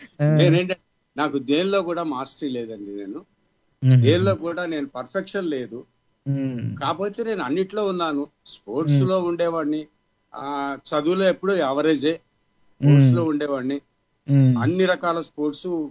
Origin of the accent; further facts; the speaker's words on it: Kakinada, Andhra Pradesh, India; born there; కాకినాడలో పుట్టానండి. ఈస్ట్ గోదావరి జిల్లా ఉంది కాకినాడ అని.